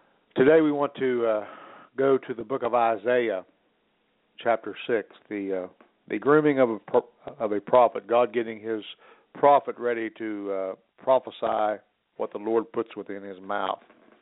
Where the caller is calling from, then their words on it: West Virginia, United States; I come to you from Central West Virginia.